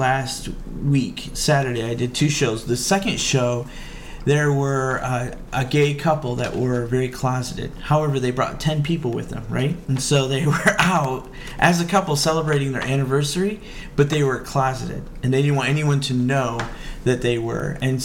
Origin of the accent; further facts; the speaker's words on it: Midwest, United States; But I'm from the Midwest, and I like not to make people feel uncomfortable.